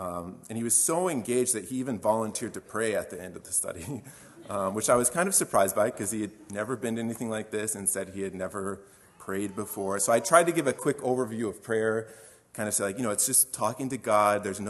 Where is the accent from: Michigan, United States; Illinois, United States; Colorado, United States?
Illinois, United States; Gibson City; I grew up in Gibson City, and as a kid, I remember going to Wednesday nights and VBS at the old church building.